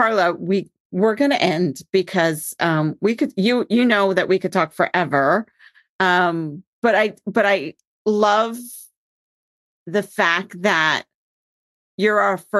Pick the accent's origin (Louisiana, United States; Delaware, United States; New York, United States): New York, United States; As a New Yorker, it's my world.